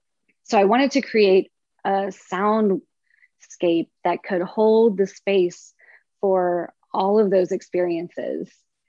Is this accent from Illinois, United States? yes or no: no; Oak Ridge, Tennessee, United States; I grew up in Oak Ridge, which is outside of Knoxville.